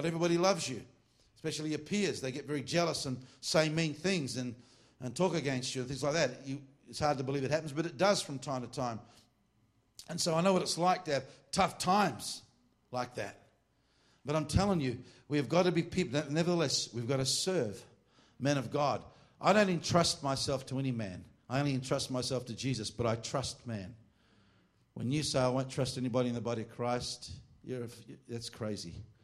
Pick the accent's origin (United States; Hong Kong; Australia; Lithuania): Australia; What's the matter with you Americans? I'm from Australia. This is hot up here.